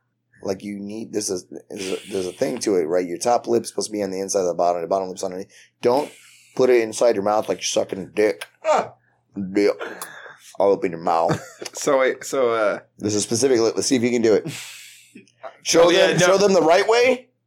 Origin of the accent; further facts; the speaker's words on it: Alaska, United States; Okay, so I'm from Alaska, guys.